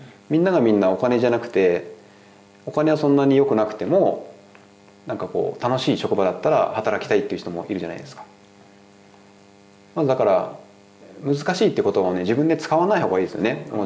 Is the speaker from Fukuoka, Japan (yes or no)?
yes; Fukuoka, Japan; now in Tokyo, Japan; 僕自身が東京に上京して福岡とのなんかこう環境のギャップを感じてね